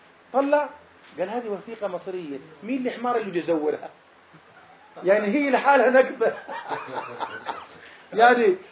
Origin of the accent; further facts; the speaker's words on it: Gaza Strip, Palestine; خلاص أنا جواز أردني صحيح لكني أنا ما عندي رقم وطني، معتبريني غزاوي فلسطيني، يعني أنا فلسطيني وإن كان جوازي إيش أردني